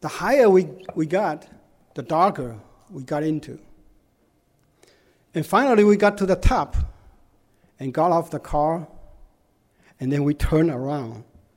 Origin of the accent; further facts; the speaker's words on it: Tucson, Arizona, United States; I came from Tucson, Arizona.